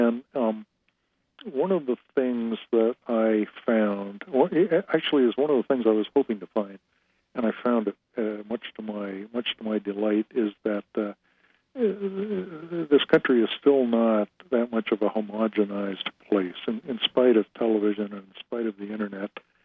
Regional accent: New York, United States; also born or lived in northern New England / the Dakotas / Pacific Northwest / California; I was born in the New York metro area and raised there, and I've lived and worked in New York and northern New England and the Dakotas and Pacific Northwest and California and Alaska

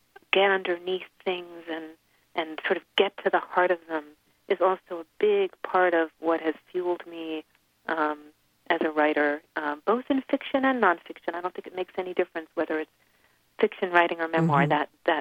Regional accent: New Jersey, United States; growing up, I grew up in New Jersey. I was raised in an Orthodox Jewish home.

